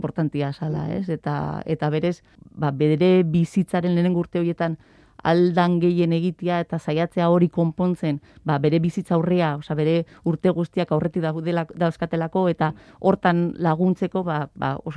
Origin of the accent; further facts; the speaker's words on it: Pamplona, Navarre, Spain; born there; bere formakuntza Iruñan izan zen, antxe ikasi zuten, eta antxe ezagutu ziren, eta, antxe jaio ginen gu